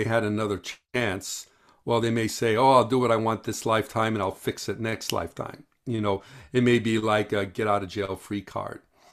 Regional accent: Midwest, United States; now in California, United States; I came to California from the Midwest because I was going to be in movies and television and all that.

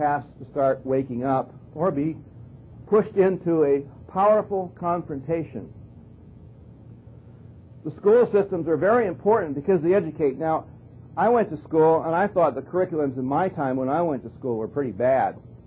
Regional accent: Arkansas, United States; When I was a kid growing up in Arkansas part-time

